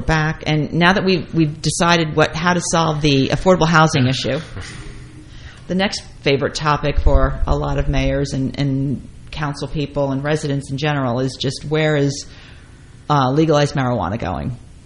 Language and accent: English; Clinton, New Jersey, United States; I grew up in Clinton, and when I was in high school, I couldn't wait to get out of Clinton because there was nothing in Clinton for a teenager. And I swore I was getting out of, you know, Jersey and out of the area.